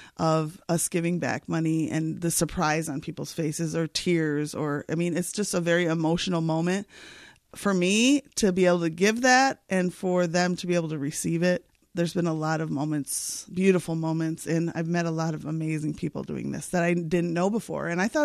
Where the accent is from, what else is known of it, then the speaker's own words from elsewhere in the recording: United States; accent: American; And they hired me on the spot because I had an American accent and not an English accent